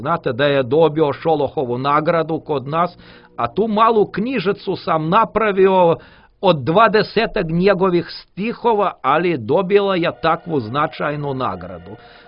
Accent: Russia; Serbian is a second language; 80-ih godina to je bilo nešto čudno, možda ja kao Rus, možda sam mu više pažnje posvetio u to vrijeme

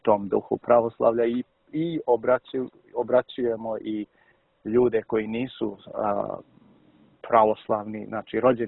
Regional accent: Germany; moved away; Ja sam sam rođen na zapadu, rođen sam u Nemačkoj, odrastao sam tamo.

